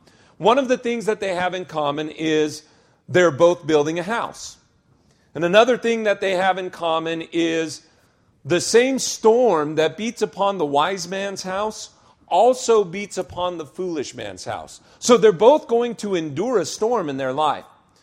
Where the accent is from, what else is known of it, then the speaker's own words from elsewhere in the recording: Parker, Colorado, United States; As he said, I'm from Denver, Colorado. Parker, actually, that's a suburb of Denver.